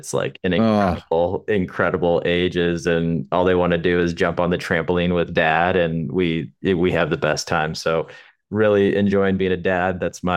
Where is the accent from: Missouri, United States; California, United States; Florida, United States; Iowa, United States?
Missouri, United States; St. Louis; So actually, I'm a Midwesterner. I grew up in St. Louis, Missouri, and I'm the baby of five.